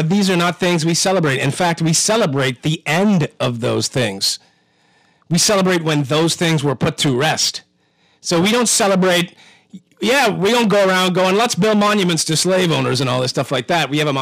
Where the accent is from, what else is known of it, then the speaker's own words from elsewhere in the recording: Bahamas; I was born in Princess Margaret Hospital in 1976, 3 years after independence. My mother was born in the Bahamas. My father was born in the Bahamas. Their parents were born in the Bahamas.